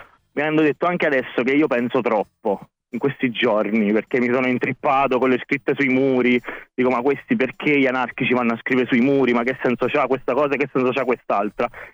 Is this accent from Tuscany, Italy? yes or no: no; Caserta, Campania, Italy; Sono di Caserta, vado a Roma